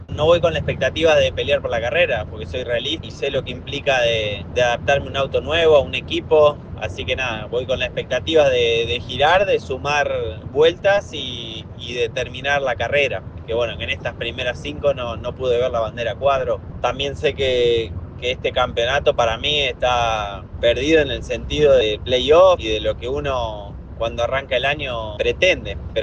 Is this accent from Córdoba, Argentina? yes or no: yes; Córdoba, Argentina; una carrera que uno como cordobés la espera hace bastante, hace más de 11 años que el TC no va a Córdoba